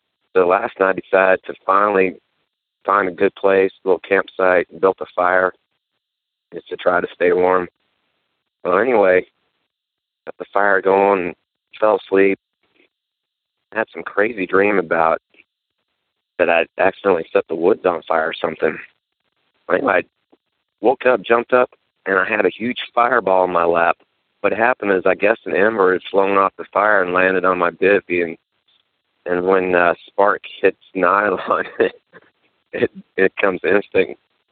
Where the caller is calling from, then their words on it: Lake Mary, Florida, United States; I'm calling in from Lake Mary.